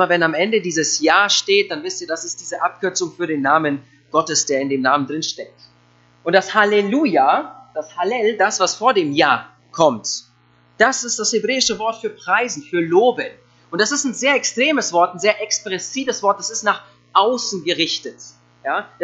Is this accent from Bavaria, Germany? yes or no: yes; Eching, Bavaria, Germany; Ich komme aus Eching und auch aus der FEG von dort, beziehungsweise aus Neufahrn, aus dem Nachbarort. Wir sind mal umgezogen, deswegen sind wir jetzt die FEG Neufahrn und nicht mehr die FEG Eching. Genau, bin 34